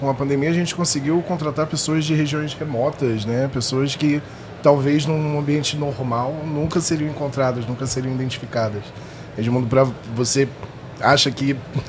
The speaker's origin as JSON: {"language": "Portuguese", "region": "Rio de Janeiro", "country": "Brazil", "said": "sou do Rio de Janeiro, a gente está em São Paulo"}